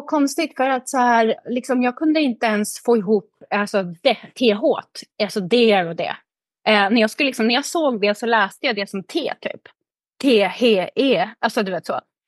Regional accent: Gävle, Gävleborg County, Sweden; moved away as an adult; Nej, jag är norrlänning, södra Norrland. Jag är född och uppväxt i Gävle. Bodde där egentligen fram tills jag slutade gymnasiet.

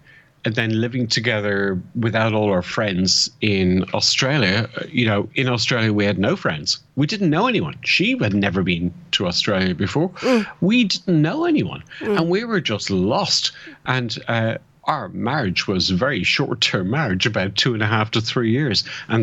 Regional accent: Ireland; and I'm from Ireland

